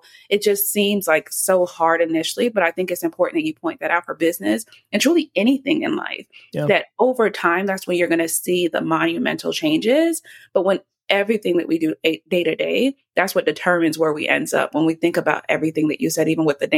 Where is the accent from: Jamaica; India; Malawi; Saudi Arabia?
Jamaica; It's sad for me though, because I'm Jamaican and people are like, you don't know how to dance?